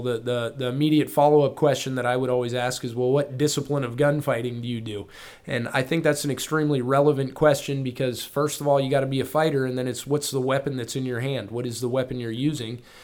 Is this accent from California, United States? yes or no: yes; California, United States; also born or lived in France; because I grew up in California and in France where guns really just weren't around.